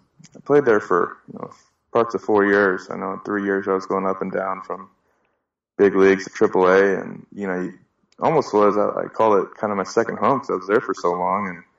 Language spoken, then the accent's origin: English; Seattle, Washington, United States; I grew up in Seattle, so I was a huge Ichiro fan